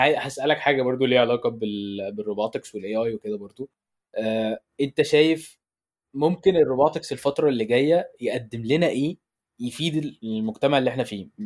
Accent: Egypt; طيب انا شفت حاجه زي كده برضو عندنا في مصر

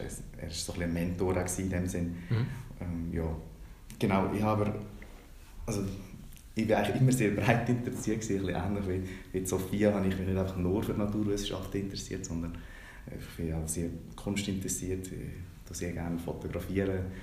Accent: Schöftland, Aargau, Switzerland; wir sind ja, beide um die 30 und genau, ich komme aus Schöftlen, das ist so ein kleines 3000 Seelendorf im Aargau. Ich bin dort aufgewachsen, wohlbehütet mit drei Geschwistern.

